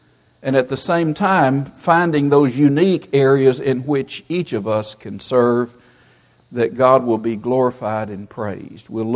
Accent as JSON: {"language": "English", "town": "Murray", "region": "Kentucky", "country": "United States", "said": "I'm from Murray."}